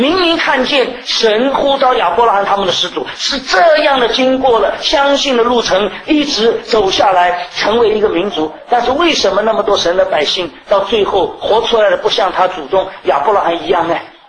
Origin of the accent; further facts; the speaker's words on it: China; 你知道我是一个中国人